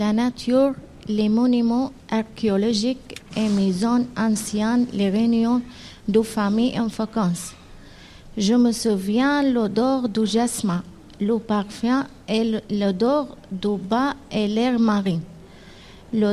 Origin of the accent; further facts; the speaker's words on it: Syria; French is a second language; moved away; Je ne veux pas me souvenir du moment où j'ai quitté la Syrie à cause de la guerre.